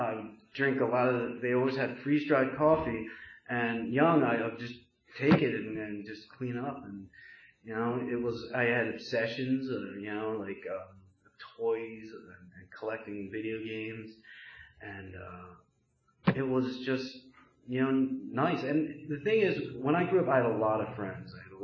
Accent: Langhorne, Pennsylvania, United States; also born or lived in South Korea; So, being a baby, I lived at my house in Langhorne. So, I was from South Korea. I was 18 months living in Langhorne.

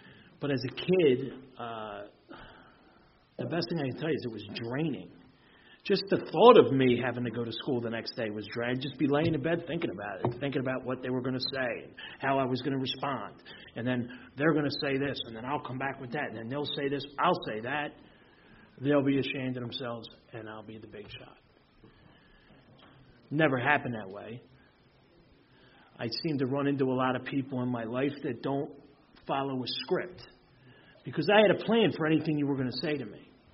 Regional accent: Ocean City, New Jersey, United States; So, I'm not from Philly originally. I was born and raised in Ocean City, New Jersey.

